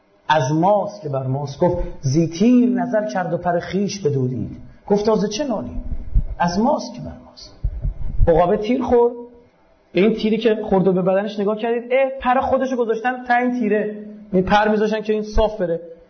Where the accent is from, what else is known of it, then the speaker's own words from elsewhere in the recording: Iran; به عنوان یک پژوهشگر، به عنوان یک ایرانی